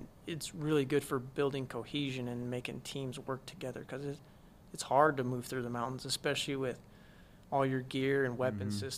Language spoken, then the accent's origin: English; Colorado, United States; Me growing up in Colorado was a perfect